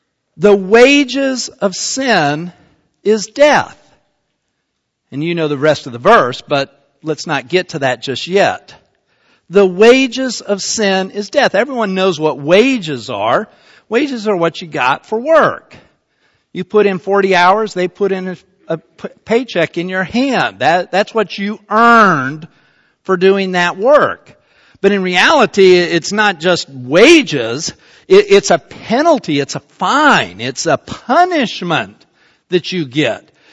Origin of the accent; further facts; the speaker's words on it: Salt Lake City, Utah, United States; Let's say, in my case, they know I'm from Salt Lake City, Utah.